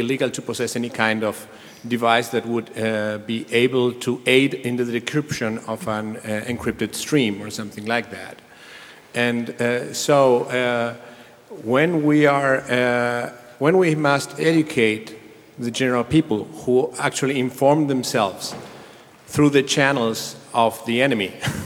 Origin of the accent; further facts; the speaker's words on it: Argentina; English is a second language; I'm from Argentina, and I must apologize here for our government